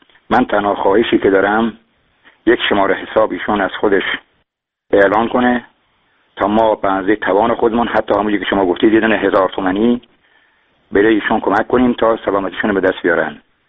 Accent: Iran; من به عنوان یک ایرانی افتخار میکنم

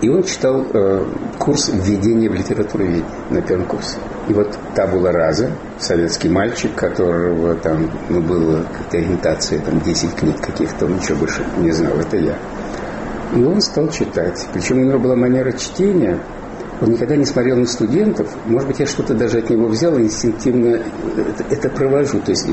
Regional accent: Nizhny Novgorod, Nizhny Novgorod Oblast, Russia; когда нельзя было поступить в вуз в Горьком, я же из Горького

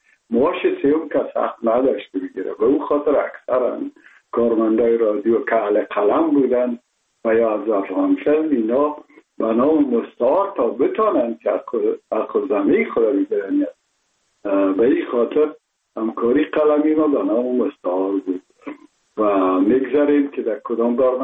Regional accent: Kabul, Afghanistan; من متولد شهر کابل هستم، اصلا تاجک و از شهر کولی کابل که از پدر از کابل هستم

